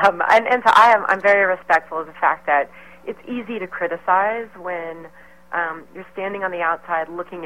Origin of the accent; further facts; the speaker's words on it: Missouri, United States; I grew up in southern Missouri in a small town. And as I was pulling into my hometown